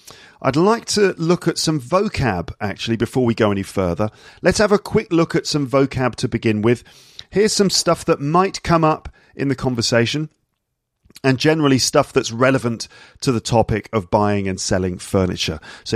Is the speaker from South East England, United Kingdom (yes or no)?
no; London, United Kingdom; I'm an English teacher from London, and this is my podcast for learners of English